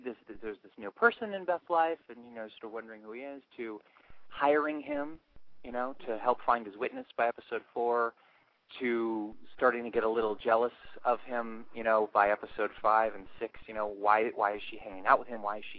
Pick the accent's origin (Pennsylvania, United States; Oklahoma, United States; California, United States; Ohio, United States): California, United States; What state am I from? I'm originally from California.